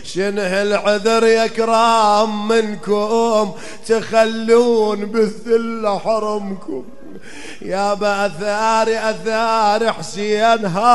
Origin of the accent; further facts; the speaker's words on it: Iraq; يسموها عندنا بالعراق الدائرة